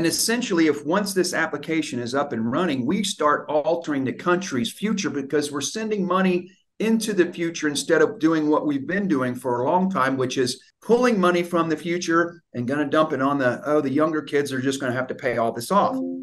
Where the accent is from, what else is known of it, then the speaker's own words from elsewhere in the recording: Orlando, Florida, United States; I am from the Central Florida, Orlando, Florida, exactly. I went to the University of Florida, studied real estate and urban analysis, heavy finance, heavy eco.